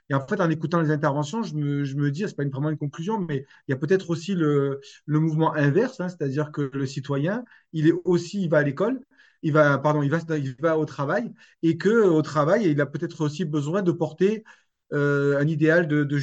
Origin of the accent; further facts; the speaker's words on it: Marseille, Provence-Alpes-Côte d'Azur, France; Moi aussi, je suis Marseillais, mais je ne comprends rien du tout au foot.